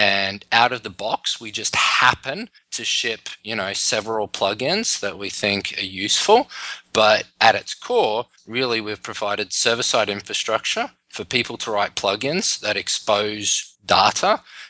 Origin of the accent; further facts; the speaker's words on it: Brisbane, Queensland, Australia; now in New York City, United States; Originally, I'm from Brisbane, Australia, currently living in New York City.